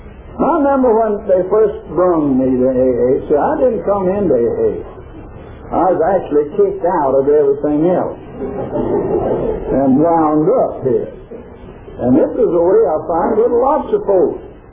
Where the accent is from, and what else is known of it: Arkansas, United States; born or raised there